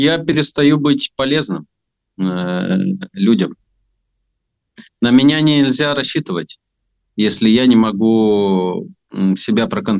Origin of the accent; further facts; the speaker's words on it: Moldova; так как я родился, вырос в Молдове, а это достаточно эмигрирующая страна